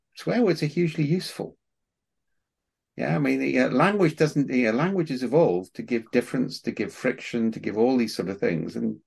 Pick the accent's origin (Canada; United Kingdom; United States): United Kingdom; Wales; So we're both Welsh. We can both come from South Wales.